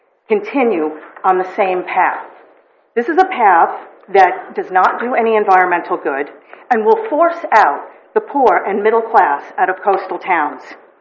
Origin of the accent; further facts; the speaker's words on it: Los Osos, California, United States; from Los Osos.